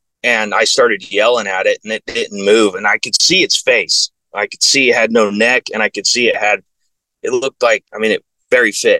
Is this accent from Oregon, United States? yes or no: yes; Oregon, United States; So yeah, so I grew up in Southern Oregon, you know, Southern Oregon and Northern California.